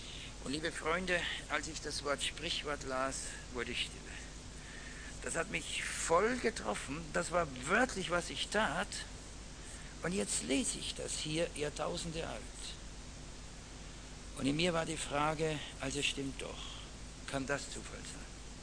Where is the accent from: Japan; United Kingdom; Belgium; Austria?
Austria; das sitzt einen als Österreicher in den Knochen, denn ich war so in einem katholischen Kindergarten